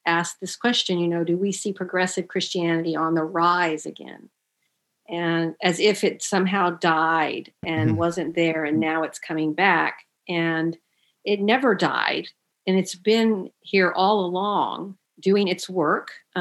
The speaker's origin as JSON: {"language": "English", "region": "Oklahoma", "country": "United States", "tie": "born or raised there", "said": "And then growing up in Oklahoma, it's definitely runs through my larger extended family as well."}